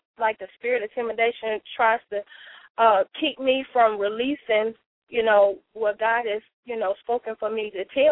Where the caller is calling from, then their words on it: Arkansas, United States; Arkansas.